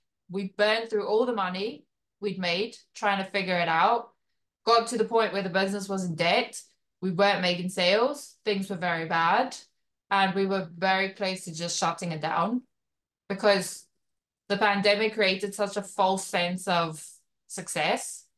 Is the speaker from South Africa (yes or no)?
yes; South Africa; I'm also originally from South Africa and we don't have eBay.